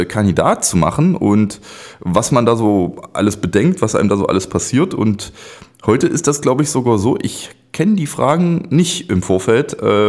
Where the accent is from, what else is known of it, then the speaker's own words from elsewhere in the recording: Bernburg, Saxony-Anhalt, Germany; Ich bin ja in Bernburg aufgewachsen. Das ist dann später der Salzlandkreis geworden.